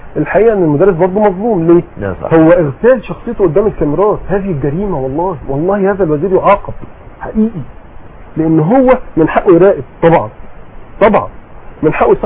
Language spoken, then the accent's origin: Arabic; Egypt; احنا عندنا في مصر دكتور حسام بدراوي في الحزب الوطني مقدم ابحاث جميله جدا جدا